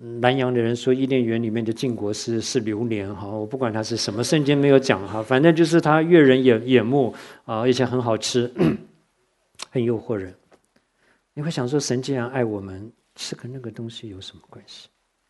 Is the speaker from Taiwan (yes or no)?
yes; Taiwan; now in United States; 我说像我从台湾来， 我说如果有一天我的同学突然从台湾来这里看我